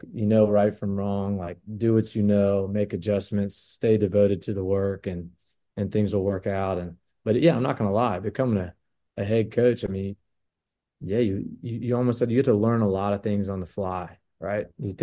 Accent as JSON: {"language": "English", "town": "Chapel Hill", "region": "North Carolina", "country": "United States", "tie": "born or raised there", "said": "Like I didn't know growing up in Chapel Hill that I was supposed to be a Carolina fan until I got in elementary school."}